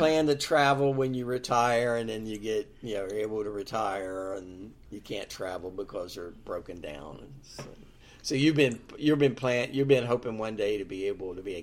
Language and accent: English; Appalachia, United States; accent: Appalachian; This is from the lady, Colonel, who teases me about my Appalachian accent.